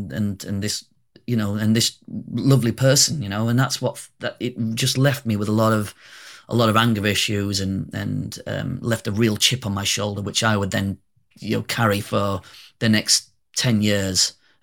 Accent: Yorkshire and the Humber, United Kingdom; being a British man, being brought up in North Yorkshire

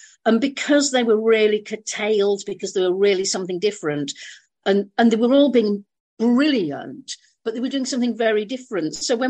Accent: Bradford, Yorkshire and the Humber, United Kingdom; I'm originally from Bradford, marvelous place. But it is a bit rough around the edges.

